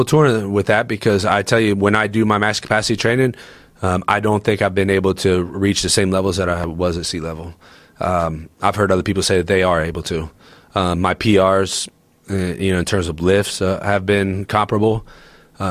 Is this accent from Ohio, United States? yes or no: yes; Columbus, Ohio, United States; I'm from Columbus, Ohio. Like, you can go around the outer belt in like an hour.